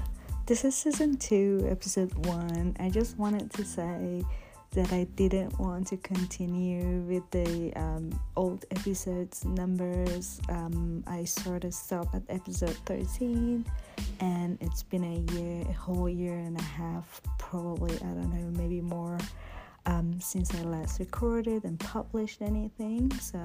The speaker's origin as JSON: {"language": "English", "country": "Iran", "moved": "as an adult", "lives_now": "Wollongong, Australia", "said": "I am recording this from Wollongong, Australia. Oh yeah, I made it. I left Iran about a year and a half, a whole year and a half ago."}